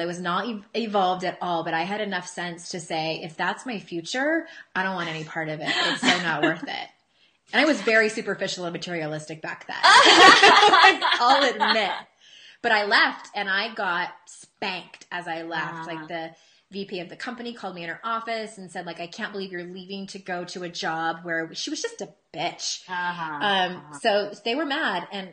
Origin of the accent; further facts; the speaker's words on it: San Diego, California, United States; I grew up in San Diego, so a lot of them went to USC or UCLA